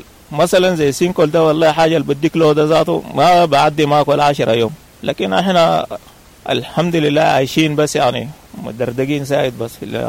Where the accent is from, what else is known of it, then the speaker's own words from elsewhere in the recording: Sudan; now in South Sudan; والله الأسباب اللي طلعت منه في من السودان ظروف متعددة كتير جدا جدا